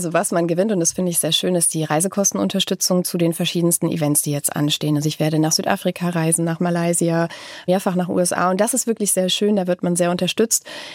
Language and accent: German; Bavaria, Germany; weil ich eben, meine ich, aus Bayern komme.